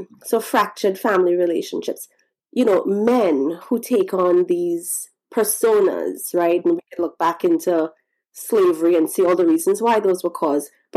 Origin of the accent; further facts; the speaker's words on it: Trinidad & Tobago; Being a Trinidadian myself, born and raised